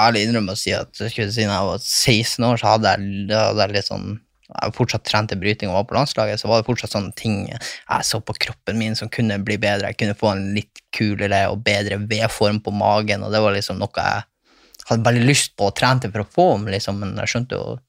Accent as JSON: {"language": "Norwegian", "town": "Bodø", "region": "Nordland", "country": "Norway", "said": "Da går jeg heller videre til noen som jeg bruker å se på som ekstra mor i Bodø, da."}